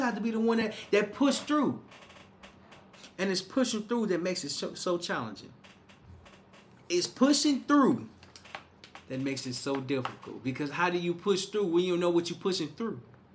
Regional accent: Little Rock, Arkansas, United States; And so I left my hometown, which was Little Rock, Arkansas. When I left Little Rock, Arkansas, I learned more about myself.

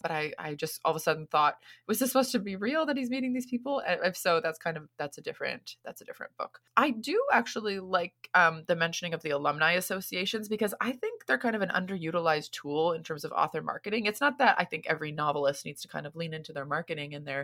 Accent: United States; now in Singapore; I am an American living in Singapore

